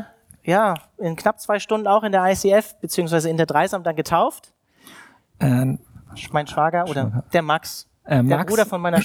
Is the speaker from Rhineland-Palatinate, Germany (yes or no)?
no; Hanover, Lower Saxony, Germany; now in Freiburg, Germany; Ich komme eigentlich aus Hannover